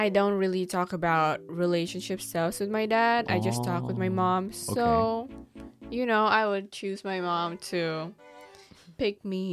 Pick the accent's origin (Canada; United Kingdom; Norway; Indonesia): Indonesia; now in United States; I'm from Indonesia.